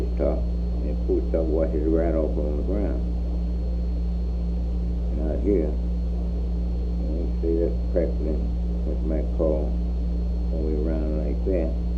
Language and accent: English; Franklin, United States; I was born and raised in Franklin.